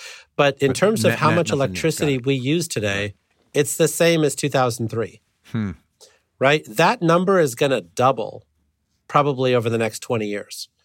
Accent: Illinois, United States; I grew up near the Byron nuclear power plant.

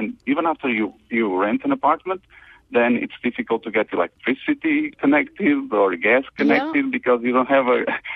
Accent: Portugal; English is a second language; moved away as an adult; now in United States; I'm from Portugal originally.

